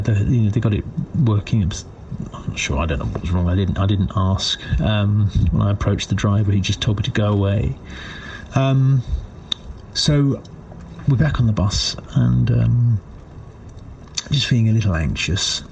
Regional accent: Epsom, South East England, United Kingdom; no, no, I'm from Epsom. You know, I'm from Epsom.

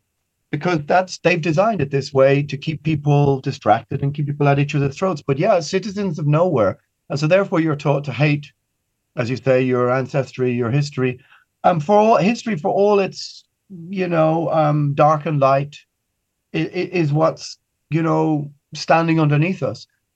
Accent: Ireland; look, I'm Irish. If you want to play that game, we can go into Irish history.

